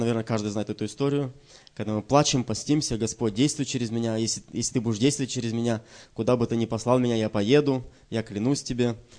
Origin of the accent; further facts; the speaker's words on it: Moldova; moved away as an adult; now in Russia; мы как раз переехали в Россию. И я сам с Молдавии.